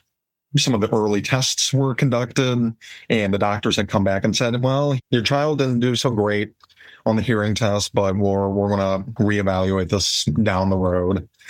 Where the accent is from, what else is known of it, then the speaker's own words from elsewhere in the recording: Columbus, Ohio, United States; And for reference, I am originally from Columbus, Ohio.